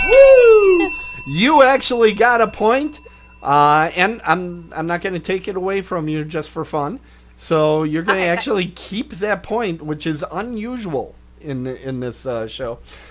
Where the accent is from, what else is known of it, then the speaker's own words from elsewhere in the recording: Milwaukee, Wisconsin, United States; I'm from Milwaukee, so of course I watch a lot of Happy Days